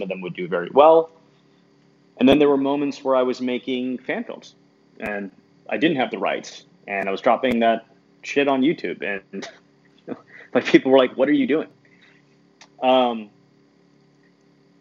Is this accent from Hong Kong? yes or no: yes; Hong Kong; those OVA anime titles from the 90s that I watched growing up in Hong Kong.